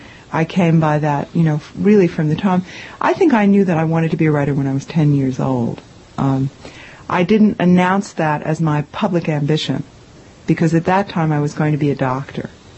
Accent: New York City, New York, United States; I'm a New York animal. I mean, I grew up on West 77th Street, opposite the Museum of Natural History. I went to public schools in New York.

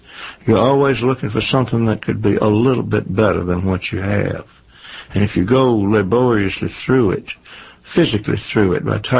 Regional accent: the South, United States; I'm a Southerner

